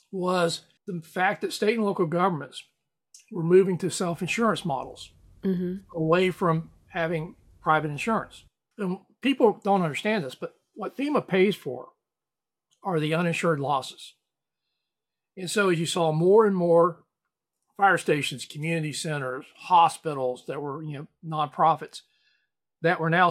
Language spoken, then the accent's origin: English; Florida, United States; I mean, my home state of Florida, for all of its challenges, has one of the stronger building codes in the nation